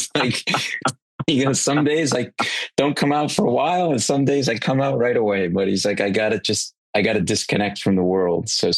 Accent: Rhode Island, United States; I grew up in Rhode Island in New England

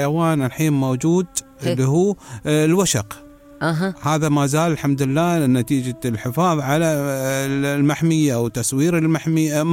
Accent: Fujairah, United Arab Emirates; يعني إحنا عندنا في الفجيرة

